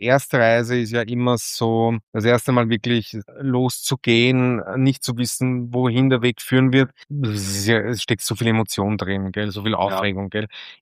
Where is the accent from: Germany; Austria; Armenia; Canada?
Austria; Vienna; Um wie unschwer zu hören ist, komme ich aus Wien